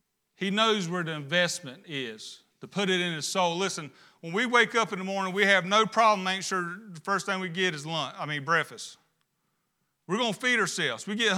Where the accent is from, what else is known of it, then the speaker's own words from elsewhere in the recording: Fort Mill, South Carolina, United States; I was from Fort Mill, but I would always say when I'd go see my grandma in Fayetteville, I'm going home.